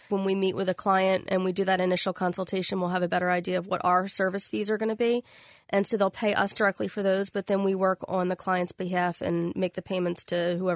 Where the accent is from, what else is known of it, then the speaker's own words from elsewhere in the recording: New York, United States; Yes, I grew up in Westchester.